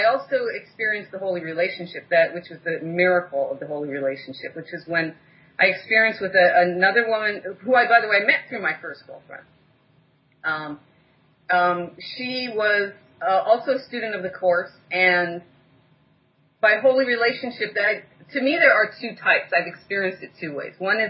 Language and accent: English; Hawaii, United States; And at the time, I grew up in Hawaii.